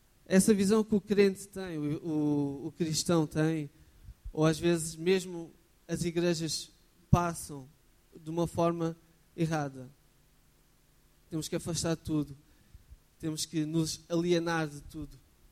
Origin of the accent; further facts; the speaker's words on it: Rio Maior, Santarém, Portugal; now in Lisbon, Portugal; Eu, pelo menos, eu saí de Rio Maior para aqui, para estudar. Senão, tinha ficado lá, se calhar.